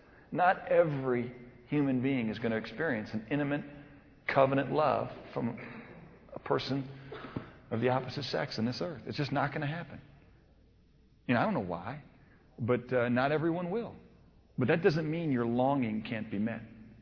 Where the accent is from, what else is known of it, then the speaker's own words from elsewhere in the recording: Missouri, United States; See, I grew up in Missouri, and we had a change of season.